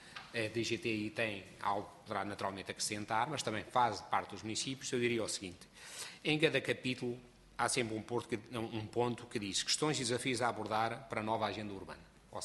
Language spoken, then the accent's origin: Portuguese; Portugal; como português